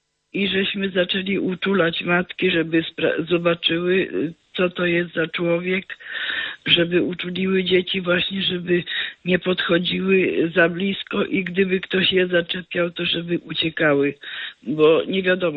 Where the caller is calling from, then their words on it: Nysa, Opole Voivodeship, Poland; Ja z Nysy dzwonię.